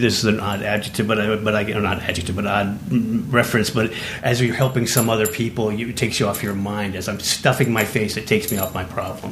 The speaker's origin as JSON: {"language": "English", "region": "Wisconsin", "country": "United States", "tie": "born there", "said": "I was born in Wisconsin, mm-hmm. and my father's a linguist."}